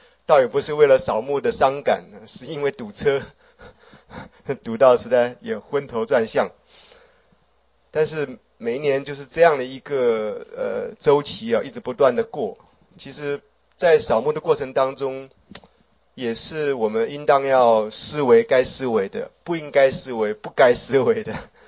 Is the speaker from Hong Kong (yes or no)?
no; Daxi, Taoyuan, Taiwan; 像我家住，我老家住在大溪啊，